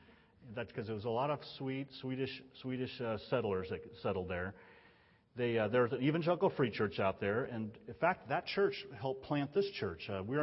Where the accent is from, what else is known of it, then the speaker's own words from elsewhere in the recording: Richville, Utah, United States; When I was young, I grew up in Richville. You know, Richville is just 13 miles out in the valley there